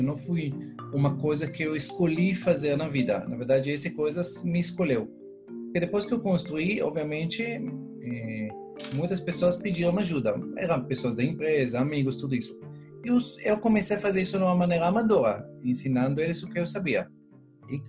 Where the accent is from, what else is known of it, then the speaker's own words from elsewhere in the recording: Israel; Portuguese is a second language; moved away as an adult; now in Brazil; Eu sou israelense. Esse sotaque não veio da Bahia, entendeu? Porque ficou pensando. Eu vivo no Brasil já há 20 anos. Antes de vir para o Brasil, era oficial no Exército de Israel.